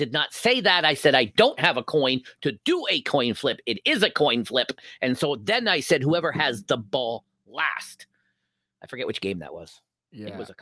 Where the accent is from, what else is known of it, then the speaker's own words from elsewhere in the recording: Canada; I'm Canadian, so what do I know?